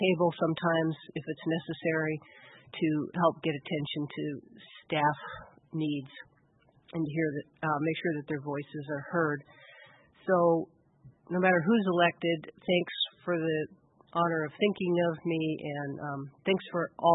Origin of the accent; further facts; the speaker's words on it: Fairbanks, Alaska, United States; born there; I was practically born here. My father was a faculty member, and I was born here in Fairbanks.